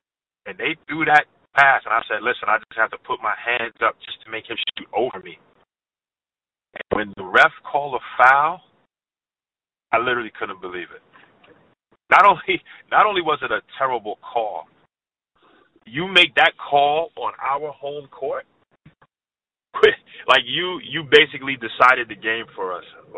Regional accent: Brooklyn, New York, United States; Yep, I'm from Brooklyn.

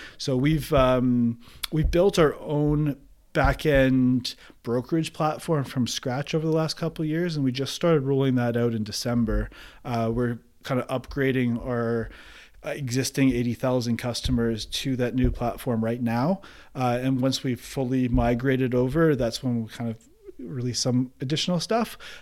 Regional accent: Oakville, Ontario, Canada; I am from Oakville, Ontario, Canada, which is the global headquarters of Tim Hortons

